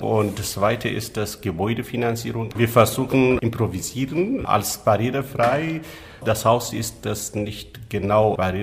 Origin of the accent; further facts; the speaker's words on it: Ethiopia; Da zum Beispiel, ja, ursprünglich bin ich aus Äthiopien